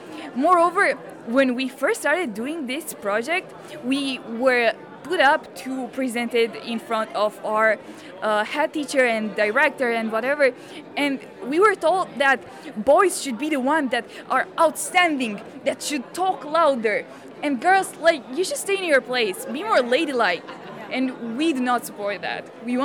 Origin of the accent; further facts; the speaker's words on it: Romania; English is a second language; We're from Romania.